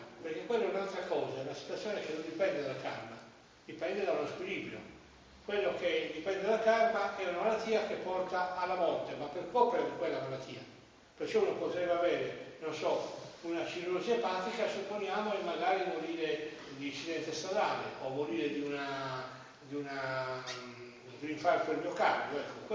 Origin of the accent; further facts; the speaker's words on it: Sassari, Sardinia, Italy; born there; mio padre era di famiglia ligure, però io sono nato a Sassari, sono molto legato a questa città